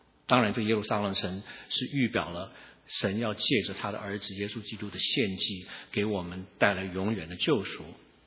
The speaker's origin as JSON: {"language": "Chinese", "country": "Taiwan", "tie": "born or raised there", "lives_now": "California, United States", "said": "那我要怎么介绍我自己呢？我是生长在台湾的广东人，我是现居加州的美国公民"}